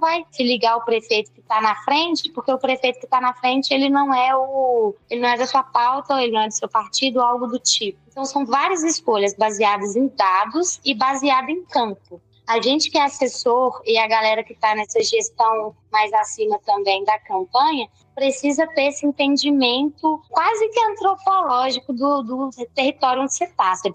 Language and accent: Portuguese; Belo Horizonte, Minas Gerais, Brazil; Pô, eu sou da Vila Semig, o outro é do Morro das Pedras